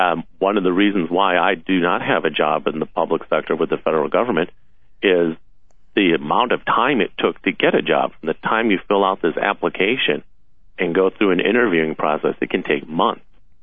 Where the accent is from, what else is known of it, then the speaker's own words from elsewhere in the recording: Chicago, Illinois, United States; I grew up in Chicago, which is the city of Chicago or state of Illinois.